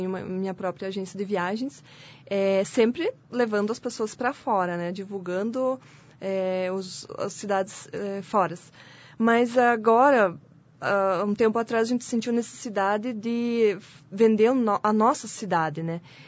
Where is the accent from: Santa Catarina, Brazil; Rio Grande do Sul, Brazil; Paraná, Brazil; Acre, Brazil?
Paraná, Brazil; Cruz Machado; Sou natural de Cruz Machado, então, já estou há 18 anos aqui na cidade e trabalho o turismo tanto aqui quanto lá também, porque lá é minha terra natal